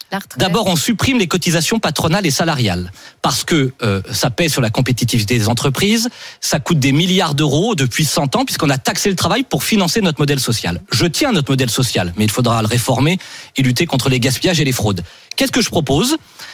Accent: Centre-Val de Loire, France; Entre quelqu'un chez moi en Sologne qui se lève le matin pour aller bosser

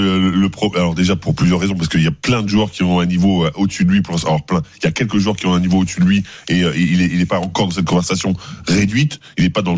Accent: Normandy, France; Mais moi, je suis un Normand

